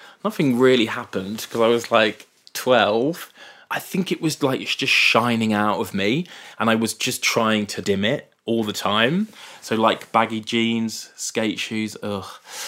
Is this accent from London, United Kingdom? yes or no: no; Brighton, South East England, United Kingdom; There's a lot of great things about growing up in Brighton, which is predominant, like has a big gay community.